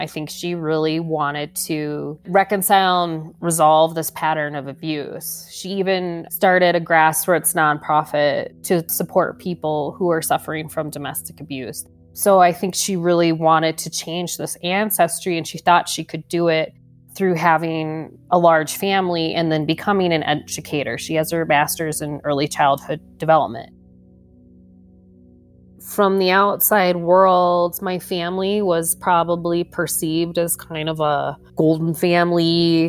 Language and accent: English; Minnesota, United States; 30 minutes west of Minneapolis. I grew up in a town of about 5,000 people.